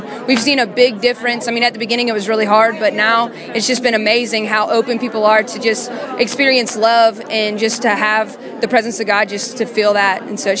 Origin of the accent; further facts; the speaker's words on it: Brandon, Mississippi, United States; Yeah, and … from Brandon, Mississippi